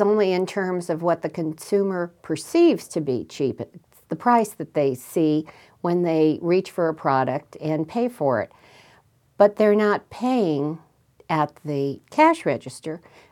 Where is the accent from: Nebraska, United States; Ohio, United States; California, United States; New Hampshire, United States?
California, United States; San Francisco; I grew up in San Francisco, and the history of the neighborhoods, certainly after World War II, was that people kept their victory gardens going.